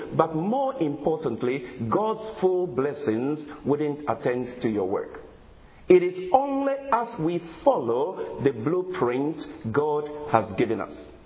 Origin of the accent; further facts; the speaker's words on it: Ghana; moved away as an adult; now in United States; I did it in my home country, Ghana, came to United States to study a little theology